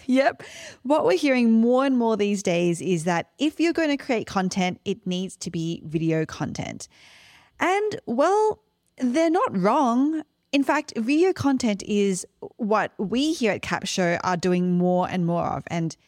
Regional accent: Australia; accent: Australian; I'm always going to blame / credit my Australian accent for every mispronunciation that I do.

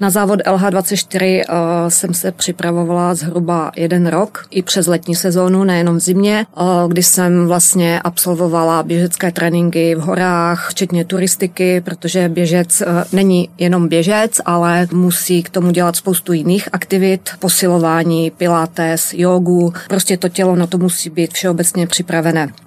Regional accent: Olomouc, Olomouc Region, Czechia; Vyrůstala jsem v Olomouci a Olomouc tenkrát bylo vojenské město

